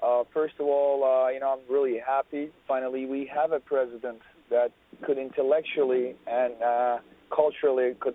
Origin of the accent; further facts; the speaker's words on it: Istanbul, Turkey; now in New York, United States; I'm from Istanbul, Turkey.